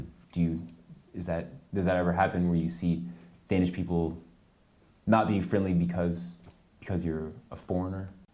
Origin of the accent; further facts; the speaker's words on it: United States; Yeah, I mean, I'm from the States.